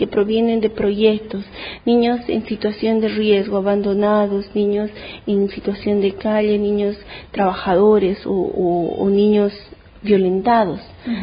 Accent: Bolivia; la fundación de la Red Viva en mi país, en Bolivia.

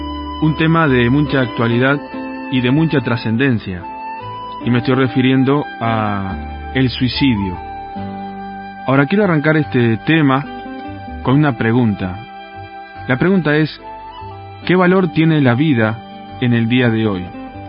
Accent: Uruguay; el promedio en mi país, en Uruguay, es de casi 2 suicidios por día

